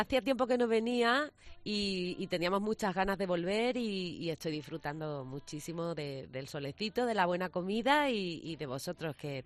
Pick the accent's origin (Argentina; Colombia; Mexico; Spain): Spain; Cádiz, Andalusia; Y yo, que vengo de Cádiz, que allí en Cádiz cae una gota y se va todo el mundo